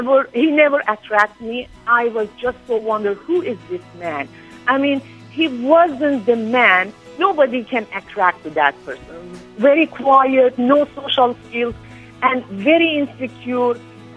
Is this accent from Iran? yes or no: yes; Iran; English is a second language; moved away as an adult; I came married him from Iran, like 1998.